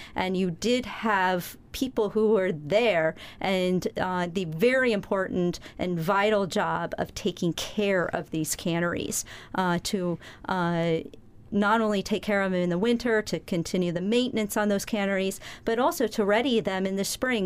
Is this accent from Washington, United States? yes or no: yes; Washington, United States; my dad, he was working in Alaska when I was growing up in Washington, and dad would always leave and go to Alaska every summer.